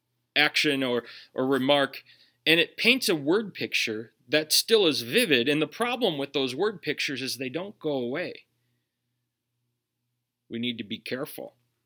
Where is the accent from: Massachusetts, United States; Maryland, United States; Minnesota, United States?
Minnesota, United States; accent: Minnesotan; See, I'm from Minnesota, and we have Minnesotan accents, don't you know? Oofta. We say things that betray us. And so even though I live in this community, I didn't grow up around here.